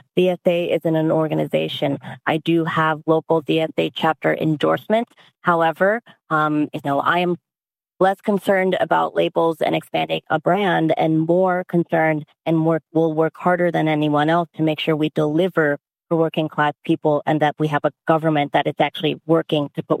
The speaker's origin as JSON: {"language": "English", "town": "Madison", "region": "Wisconsin", "country": "United States", "tie": "born or raised there", "said": "I'm born and raised in Madison."}